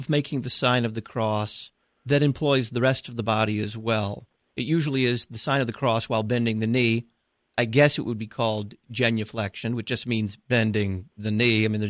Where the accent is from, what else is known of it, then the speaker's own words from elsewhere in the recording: Southern United States, United States; I grew up in the Bible Belt, and Lutherans were rare, and Lutherans that made the sign of the cross were non-existent, extinct